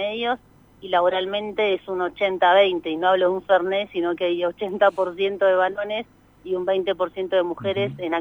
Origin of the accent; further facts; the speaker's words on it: Neuquén, Argentina; Yo soy de Neuquén, pero fui a trabajar a Buenos Aires. Uh-huh. Y hace 6 años volví a Neuquén